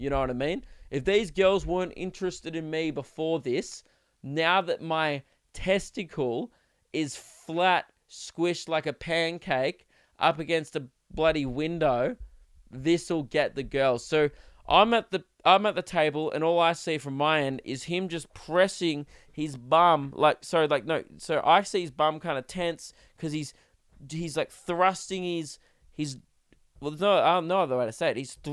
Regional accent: Melbourne, Victoria, Australia; And I'm from Melbourne.

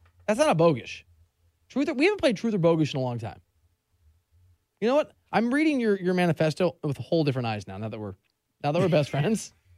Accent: Iowa, United States; I grew up on that newspaper. It was an honor to work there. I went back to Des Moines, my home state newspaper.

